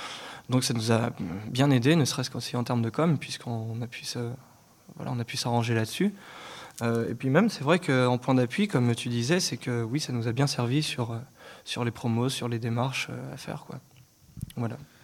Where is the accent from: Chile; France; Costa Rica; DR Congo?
France; Voiron, Auvergne-Rhône-Alpes; On ne dit pas qu'on vient de Lyon ou de Grenoble, hein, comme c'est une grande ville qui est à côté, mais de Voiron, quoi.